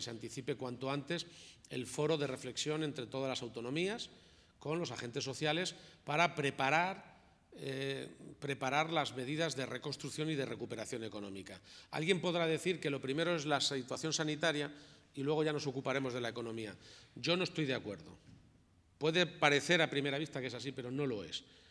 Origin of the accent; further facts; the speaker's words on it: Spain; y más como somos los españoles, en casa sin salir